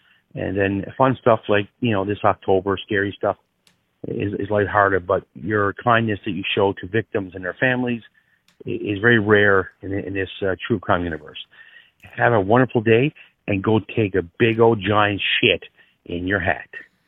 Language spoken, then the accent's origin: English; Newfoundland and Labrador, Canada; I am from Newfoundland originally. I messaged Matthew one time because I'm the original Inuit Newfie Jew.